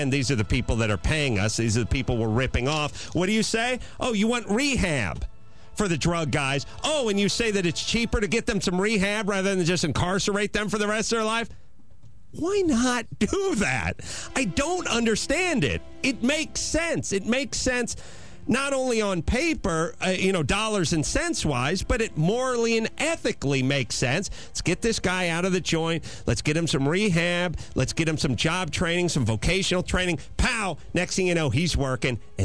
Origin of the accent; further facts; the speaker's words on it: North Hollywood, California, United States; Well, there you go. I'm from North Hollywood, and guess what high school I went to?